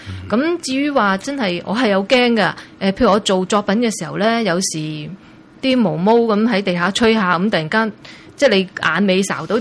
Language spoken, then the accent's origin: Cantonese; Guangdong, China; 因为我哋个 culture 都差唔多，我哋广东人